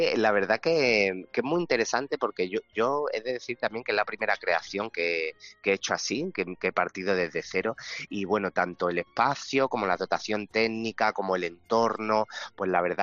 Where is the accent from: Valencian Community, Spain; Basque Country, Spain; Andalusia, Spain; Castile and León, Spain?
Andalusia, Spain; Granada; y luego aterrizamos por Granada, por mi tierra